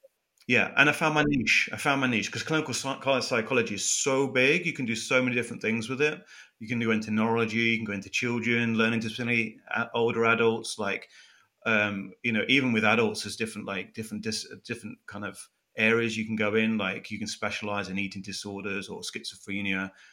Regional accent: Leicester, East Midlands, United Kingdom; Yeah, so like you said, born and raised in Leicester. So Leicester's right in the middle of England.

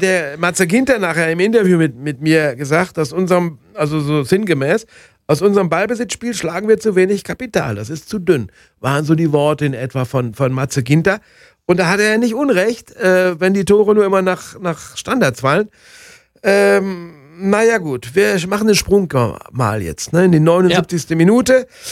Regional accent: North Rhine-Westphalia, Germany; Kommt aus Bünde in Westfalen, meiner Heimatregion.

